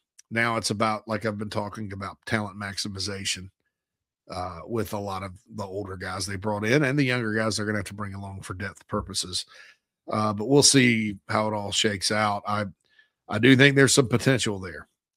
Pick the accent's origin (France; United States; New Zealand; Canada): United States; Spartanburg, South Carolina; It's at the Shrine Bowl. The Carolinas in Spartanburg in my hometown.